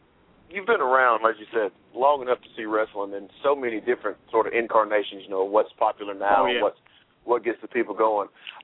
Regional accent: Alabama, United States; now in Georgia, United States; in Alabama, and I was just actually having a conversation earlier today about how spoiled I am here in here in Georgia

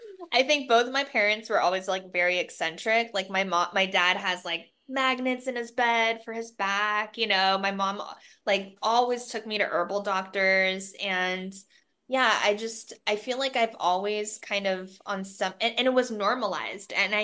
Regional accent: Taiwan; So yeah, we're both from Taiwan, and I mean, originally like our bloodline is both from Taiwan.

